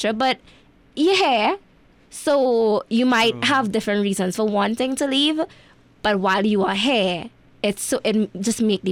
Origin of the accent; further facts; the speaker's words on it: Trinidad & Tobago; I never really thought about it myself because I just identify as a Trinidadian.